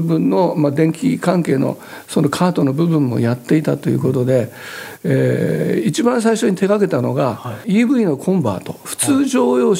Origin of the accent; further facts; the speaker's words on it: Hiroshima, Japan; born there; 私広島生まれで、